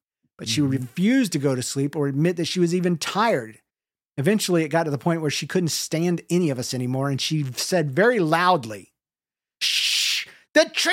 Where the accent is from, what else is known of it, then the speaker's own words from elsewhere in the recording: the South, United States; accent: Southern; was trying to talk in a Southern accent because I can do it easily without even trying because it's my native language.